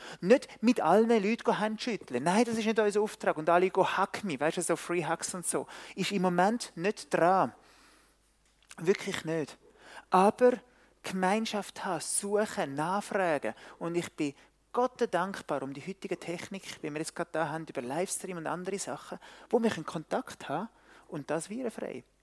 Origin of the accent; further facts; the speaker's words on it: Switzerland; die Kollektivpanik, die wir haben als Schweizer, als Europa, als gesamte Welt